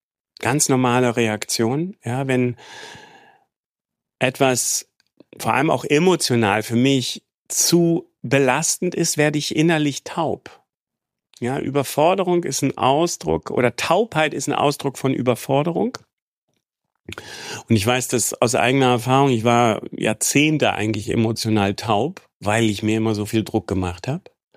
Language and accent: German; Hamburg, Germany; Ich bin ja in Hamburg aufgewachsen